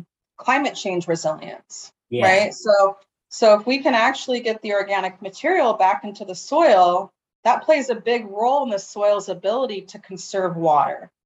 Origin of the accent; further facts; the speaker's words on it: California, United States; I'm from the Bay Area, which tends to be, you know, a bit more progressive, I would say, in terms of education.